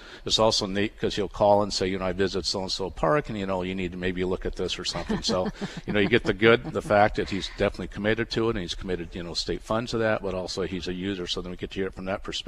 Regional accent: Spearfish, South Dakota, United States; moved away as an adult; also born or lived in Alaska; I grew up in Spearfish. Yeah, we're a fourth-generation family. I grew up in Spearfish. It's what a beautiful place to grow up. And then 1978, 1979, I moved up to Alaska

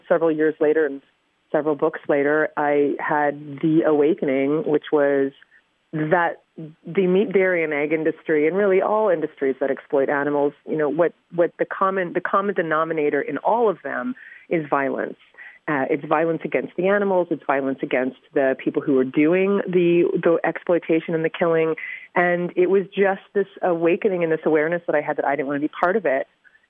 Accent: New Jersey, United States; I grew up in New Jersey. I grew up not knowing anything about animal issues.

